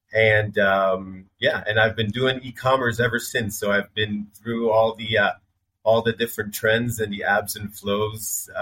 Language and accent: English; Israel; I am from Israel originally.